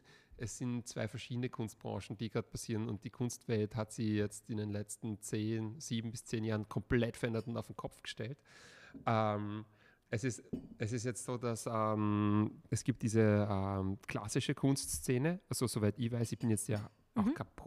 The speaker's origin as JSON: {"language": "German", "country": "Austria", "said": "ist ich sage jetzt mal Nietzsche, Bruce, also diese Wiener Aktionisten bei uns in Österreich."}